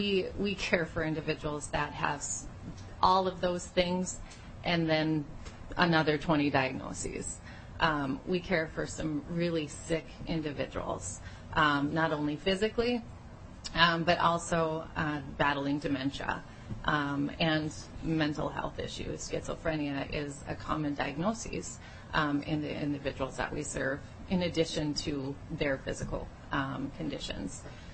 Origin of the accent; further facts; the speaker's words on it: Detroit Lakes, Minnesota, United States; I graduated in 2005 and started an internship at my hospital in Detroit Lakes, my hometown.